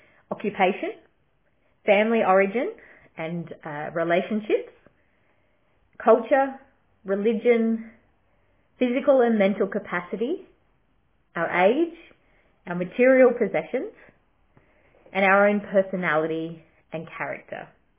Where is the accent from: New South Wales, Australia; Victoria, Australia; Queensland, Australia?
Victoria, Australia; I'm not originally from Ballarat, but I have grown up living in country Victoria through most of my childhood.